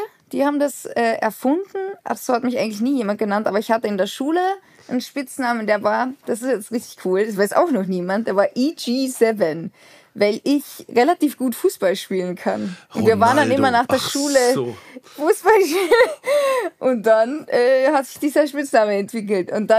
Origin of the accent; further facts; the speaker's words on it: Austria; als Österreicher findet man das schon sehr amüsant